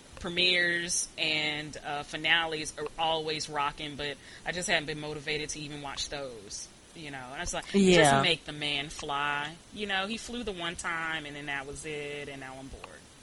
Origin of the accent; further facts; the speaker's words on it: Houston, Texas, United States; I grew up in Houston all my life. I don't understand small towns